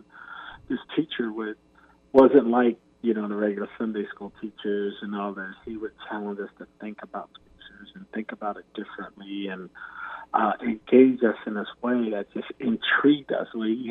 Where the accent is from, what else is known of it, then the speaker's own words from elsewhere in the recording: Philadelphia, Pennsylvania, United States; I'm from Philadelphia, grew up in Philadelphia, and grew up going to church, you know, from the time I was probably 9-10 years old.